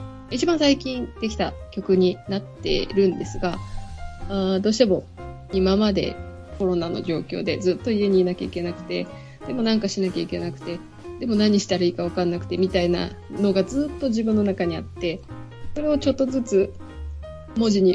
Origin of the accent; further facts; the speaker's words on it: Hokkaido, Japan; 本当、私は北海道なんですけど。